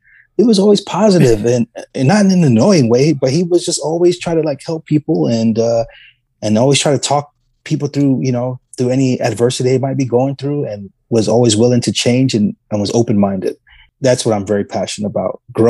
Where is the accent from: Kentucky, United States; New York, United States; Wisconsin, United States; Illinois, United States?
New York, United States; being born and raised in New York, even though we went to certain things, we didn't always do the touristy things.